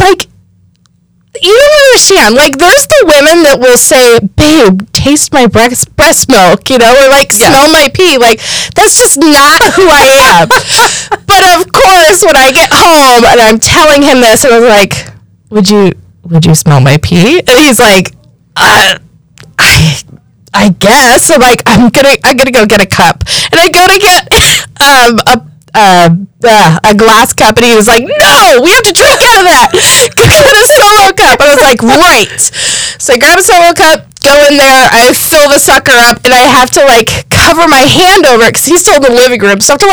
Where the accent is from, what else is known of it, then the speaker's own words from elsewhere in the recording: Washington, United States; I brought my kids to go in front of his house in Aberdeen, Washington, because we're from Washington.